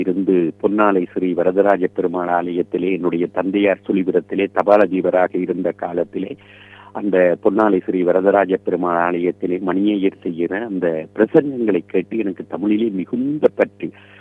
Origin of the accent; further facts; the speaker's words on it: Karainagar, Northern Province, Sri Lanka; என்னுடைய சொந்த இடம் இலங்கையிலே யாழ்ப்பாணம் காரிநகர். காரிநகரிலே நான் பிறந்தேன்.